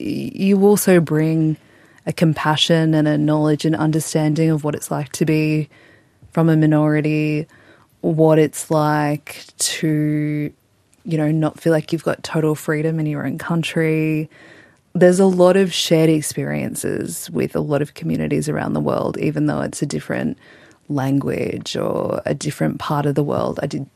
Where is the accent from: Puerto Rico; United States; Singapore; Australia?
Australia; People ask, where are you from? And you can say, I'm Australian, full stop, no questions asked.